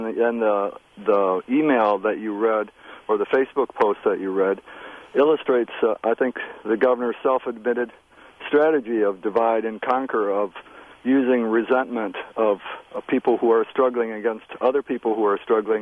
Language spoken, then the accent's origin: English; Wisconsin, United States; also born or lived in England; when I lived in England, I told people that I was from Wisconsin.